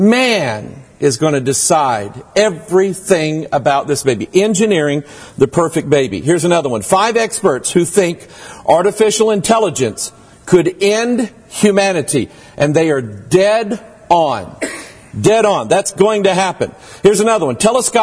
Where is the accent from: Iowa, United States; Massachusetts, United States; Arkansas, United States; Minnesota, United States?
Arkansas, United States; born there; I was born in Arkansas, got a little bit of South in me.